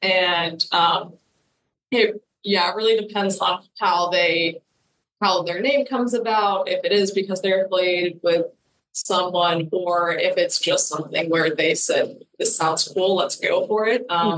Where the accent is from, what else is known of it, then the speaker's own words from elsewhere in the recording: Bloomington, Indiana, United States; But I'm actually from Bloomington, so I remember going to these races when I was, you know, little.